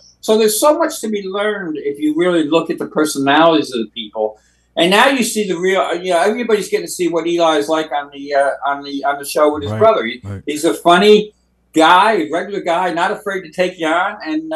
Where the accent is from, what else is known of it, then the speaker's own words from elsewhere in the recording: New Jersey, United States; He thinks I'm from San Diego, but I'm from New Jersey.